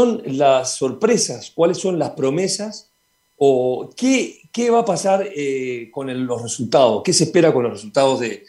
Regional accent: Uruguay; soy uruguayo y lo vivo

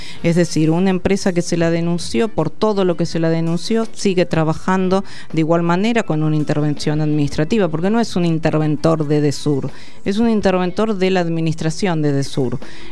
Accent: Argentina; la energía hoy nos interpela como argentinos y argentinas

